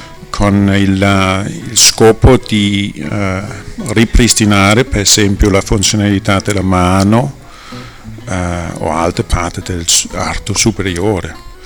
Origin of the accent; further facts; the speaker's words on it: Denmark; Italian is a second language; now in Italy; Ma io sono danese e da diversi anni ho fatto ricerca.